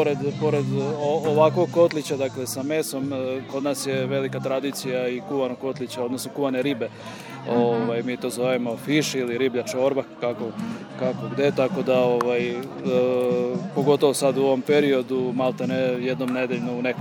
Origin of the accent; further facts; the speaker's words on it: Vojvodina, Serbia; kako se to kod nas u Sremu radi.